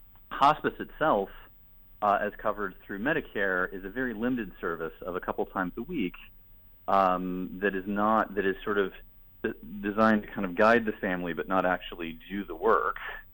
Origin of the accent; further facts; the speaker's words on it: Bloomington, United States; I was born and raised in Bloomington